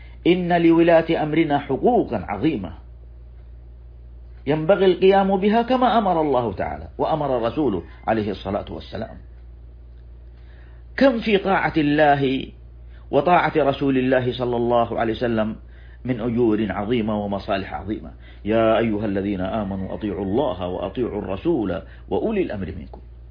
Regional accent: Saudi Arabia; إن من النعم علينا في بلادنا المملكة العربية السعودية

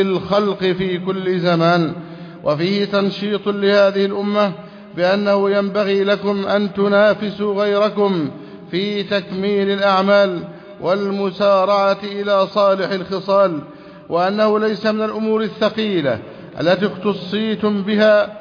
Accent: Egypt; اللهم احفظ بلدنا مصر أمنا أمانا

